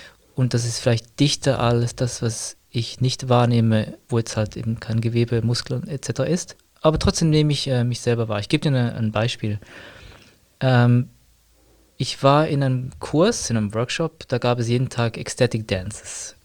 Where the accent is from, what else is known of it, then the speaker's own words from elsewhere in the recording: Zurich, Switzerland; bin aus Zürich und bewege mich in den Feldern von Bewegung, Körper und Spiritualität schon seit langer Zeit